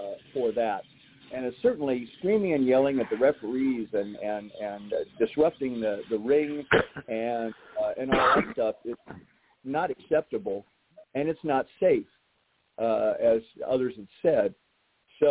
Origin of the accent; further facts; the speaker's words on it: Long Beach, California, United States; at the WUKO World Karate Championships that were held in Long Beach, California, my hometown.